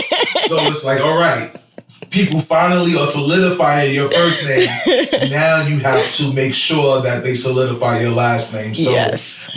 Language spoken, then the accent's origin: English; Harlem, New York, United States; I'm from Harlem, New York.